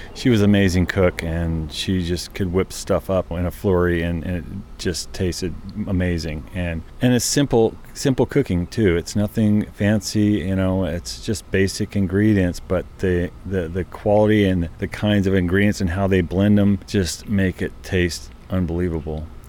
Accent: Las Vegas, Nevada, United States; So I was born in Las Vegas, and I lived there all my life. And my parents lived there all our lives as well.

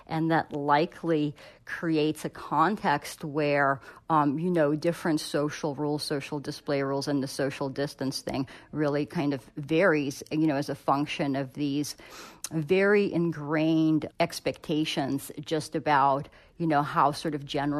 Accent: Russia; English is a second language; now in United States; when I first came to the U.S., like before I kind of lost my accent and people, didn't know immediately I was from Russia.

